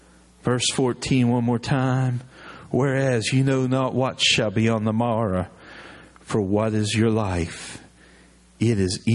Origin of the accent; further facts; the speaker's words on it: West Virginia, United States; But understand, I'm from West Virginia, and when you're from West Virginia and then you live in Virginia, you kind of get used to mountains.